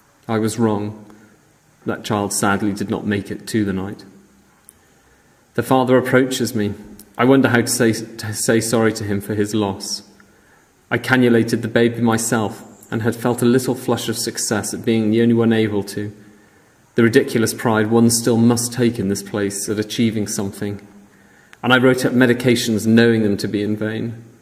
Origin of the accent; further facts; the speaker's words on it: United Kingdom; Yet, being British, I'm meant to be the funny, sardonic one.